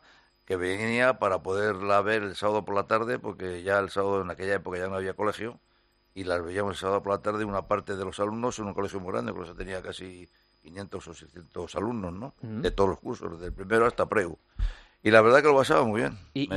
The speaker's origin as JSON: {"language": "Spanish", "town": "Madrid", "region": "Community of Madrid", "country": "Spain", "tie": "born there", "said": "Yo nací en Madrid, en la calle de La Paloma. Estuve bautizado en la iglesia de La Paloma. Hace ya muchos años."}